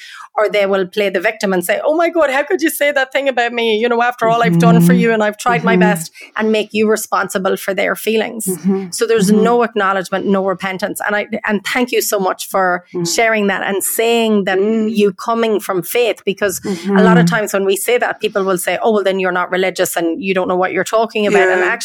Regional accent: Ireland; growing up in Ireland, like such a Catholic place, and being born into this

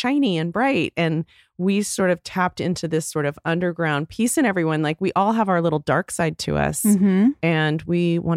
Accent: Texas, United States; I won an internship through the LA Times, which, why, I'm from Texas, the LA Times gave me this internship, but they sent me to Chicago.

